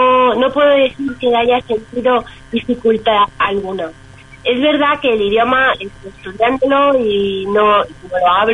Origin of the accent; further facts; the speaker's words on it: Spain; born there; mi familia, mi abuela vino de Alemania y se fue a España. Nací en España, sabía que era judía, pero no era. No practicaba ni era religiosa.